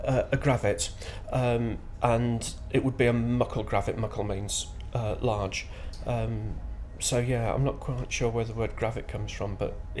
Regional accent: Birmingham, West Midlands, United Kingdom; moved away as an adult; now in Shetland, United Kingdom; I'm originally from Birmingham.

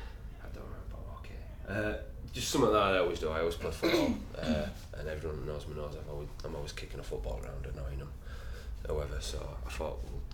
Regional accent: Bradford, Yorkshire and the Humber, United Kingdom; Date of birth is 28th of January, 1979, and I'm from Bradford.

